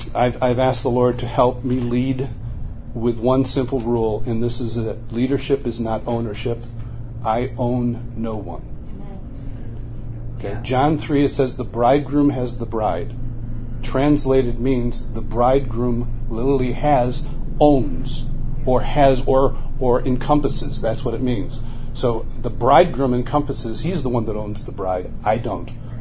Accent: Marion, New York, United States; I'm from Marion, New York. Newark, one of our rivals, just 9 miles down the road or 12 miles down.

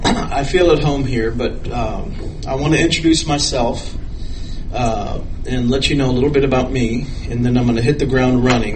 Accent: Homestead, Florida, United States; We were raised up in South Florida. In Homestead, Florida.

